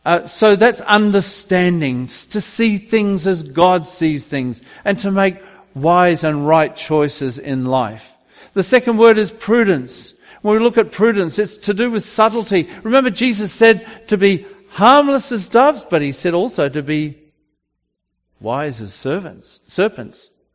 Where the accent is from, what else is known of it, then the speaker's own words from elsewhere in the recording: Australia; moved away; I come from Australia, where you never have ice on the roads.